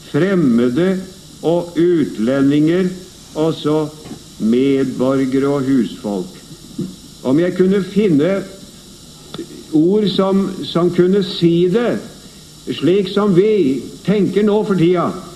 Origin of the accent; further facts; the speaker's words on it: Sarpsborg, Østfold, Norway; det husker jeg godt hjemme fra min hjemby i Sarpsborg